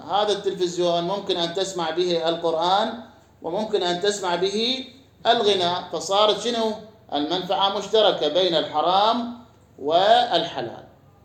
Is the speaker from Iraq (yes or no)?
yes; Iraq; عندنا في العراق